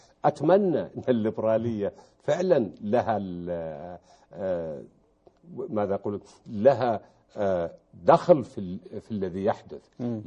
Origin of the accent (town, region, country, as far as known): Saudi Arabia